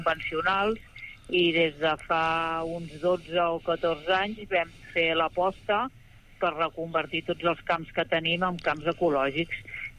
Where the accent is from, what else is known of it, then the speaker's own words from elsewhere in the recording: Sant Climent de Llobregat, Catalonia, Spain; nosaltres som de Sant Climent de Llobregat